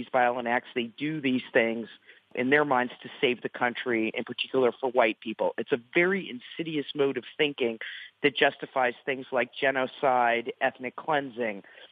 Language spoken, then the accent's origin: English; Alabama, United States; My home state of Alabama, the LGBT community, has no protections.